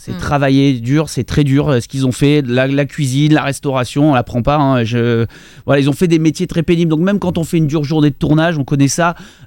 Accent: Gap, Provence-Alpes-Côte d'Azur, France; En fait, je suis né à Gap, dans le 05, dans les Hautes-Alpes. Et je vivais vraiment en station de ski. Mes parents sont commerçants, comme on connaît, les restaurants au pied des pistes de station.

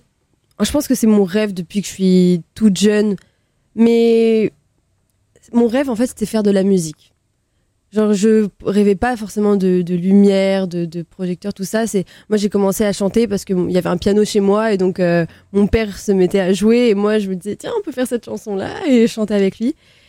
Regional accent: Île-de-France, France; j'ai eu la chance de grandir dans une petite ville un peu excentrée de Paris, donc un peu avec la forêt, des grands parcs.

